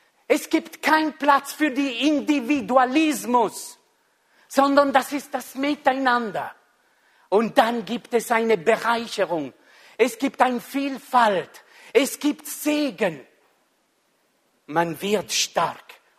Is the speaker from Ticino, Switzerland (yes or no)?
yes; Ticino, Switzerland; Wisst ihr, im Tessin, das ist meine Heimat natürlich, gell?